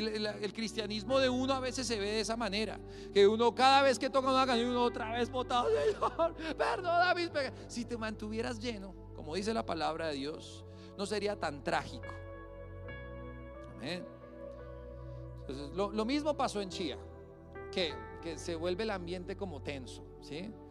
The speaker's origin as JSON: {"language": "Spanish", "town": "Champerico", "region": "Retalhuleu", "country": "Guatemala", "tie": "born there", "said": "es que yo nací en Champerico y eso suena ají y eso suena duro"}